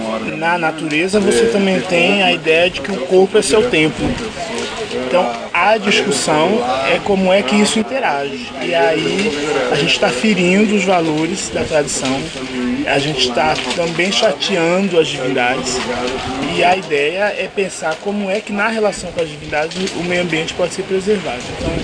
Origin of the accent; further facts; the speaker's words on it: São Paulo, Brazil; Sou sacerdote Canomblé. Sou de São Paulo.